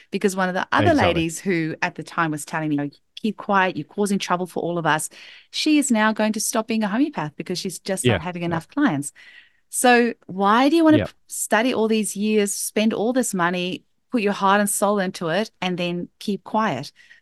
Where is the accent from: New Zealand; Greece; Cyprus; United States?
New Zealand; hi, I'm here from New Zealand, don't know anyone.